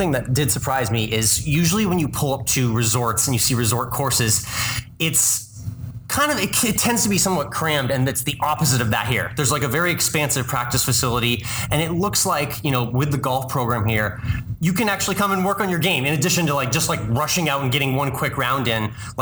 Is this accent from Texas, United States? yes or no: yes; Austin, Texas, United States; For golfers looking to visit Central Texas, I'm from Austin.